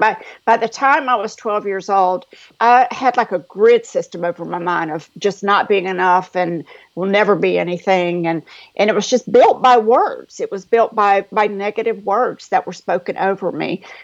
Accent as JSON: {"language": "English", "region": "North Carolina", "country": "United States", "tie": "born or raised there", "said": "But raised in Eastern North Carolina in a little town. And now I know you think I was from New York with this accent, right?"}